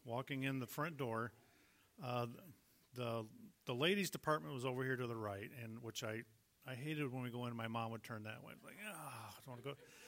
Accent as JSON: {"language": "English", "town": "Springfield", "region": "Illinois", "country": "United States", "tie": "born or raised there", "said": "back in the day, I grew up in Springfield, and as far as I can recall, I should have asked my mom more about this past week, but there was no mall."}